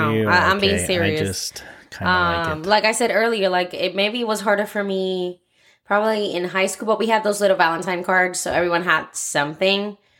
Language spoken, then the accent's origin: English; Puerto Rico; even in my school, because again, I grew up in Puerto Rico.